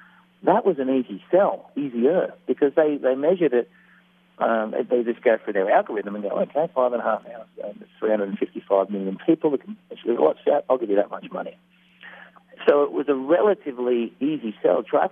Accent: Australia; Being Australian cricket, cricket is, you know, the sport within Australia

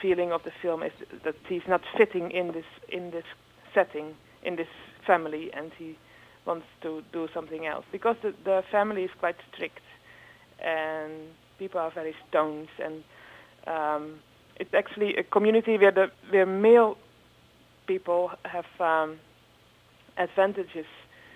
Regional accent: Netherlands; English is a second language; Yeah, I'm a novelist from the Netherlands

